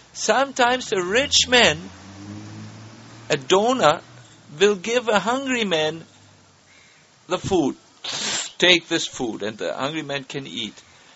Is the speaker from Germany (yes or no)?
yes; Germany; As, you know, we are from Germany.